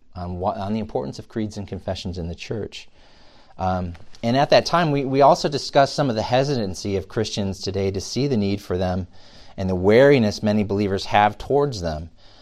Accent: United States; It's my opinion as a man living in this day, age, and time, and particularly being an American, I do appreciate religious liberty.

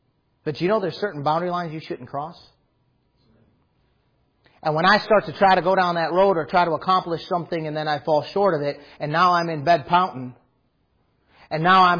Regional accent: United States; I'm an American through and through. Born in America. So far, I've lived in America. Pretty sure I'm going to someday die in America.

